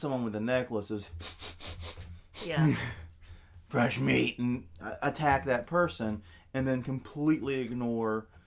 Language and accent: English; New Orleans, Louisiana, United States; But us in Philadelphia in October has not happened. We're from New Orleans.